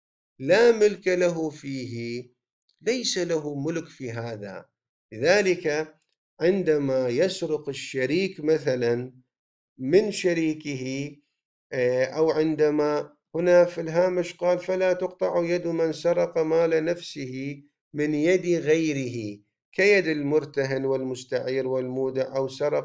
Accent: Iraq; أذكر في التسعينات طبقوا عندنا في العراق هذا الحكم

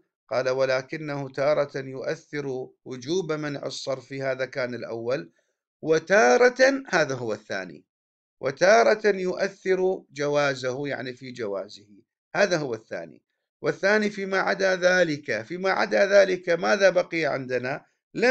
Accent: Iraq; وهذا الملفع موجود عند أهل القرى عندنا في العراق، سيما يعني في المناطق الريفية.

